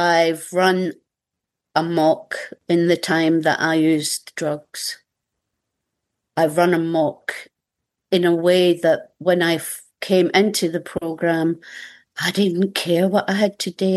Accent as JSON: {"language": "English", "region": "Scotland", "country": "United Kingdom", "lives_now": "Melbourne, Australia", "said": "I got to be known as the Scottish woman who did the angry shares"}